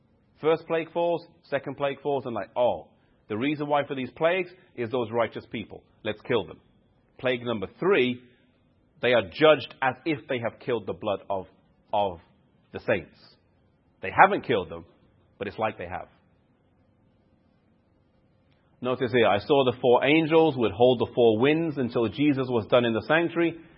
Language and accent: English; England, United Kingdom; I grew up in England